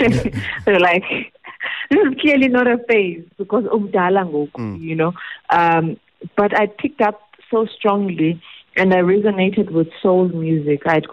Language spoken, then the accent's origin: English; Bulawayo, Zimbabwe; first language Ndebele; English is a second language; moved away as an adult; now in South Africa; So I was born and bred in Bulawayo, Zimbabwe. I grew up speaking isiNdebele. I discovered isiXhosa only later on. 9 years ago when I came to study in the Eastern Cape